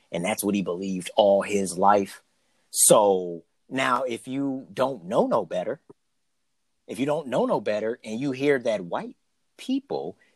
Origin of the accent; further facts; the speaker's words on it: United States; being a black male growing up in America, a lot of that shit that Dave put out there, I can relate to.